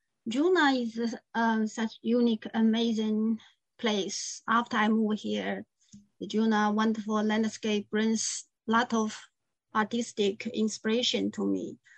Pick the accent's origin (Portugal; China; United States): China; English is a second language; Because I came from China, in traditional Chinese culture, parents has a great authority in the family.